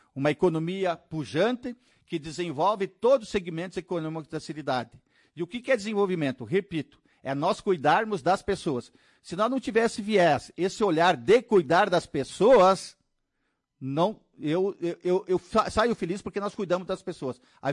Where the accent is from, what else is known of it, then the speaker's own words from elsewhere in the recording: Soledade, Rio Grande do Sul, Brazil; junto com a minha terra amada, Soledade.